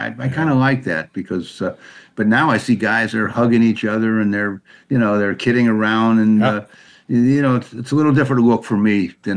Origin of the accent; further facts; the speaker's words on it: St. Louis, Missouri, United States; But my favorite player was Stan the Man Musial growing up in St. Louis